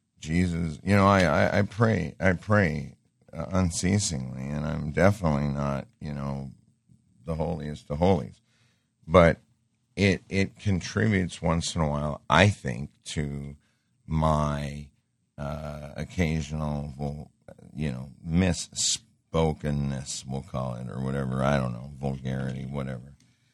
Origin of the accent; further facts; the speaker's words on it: Montana, United States; I grew up in Montana in a rough environment.